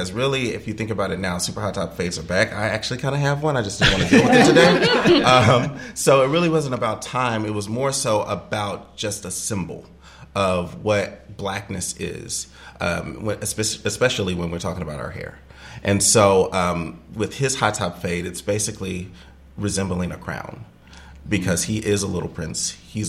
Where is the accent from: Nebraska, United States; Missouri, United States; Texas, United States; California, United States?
Texas, United States; Waxahachie; Waxahachie I knew is definitely metamorphosed into something else, but still a beautiful town. Love it, my hometown.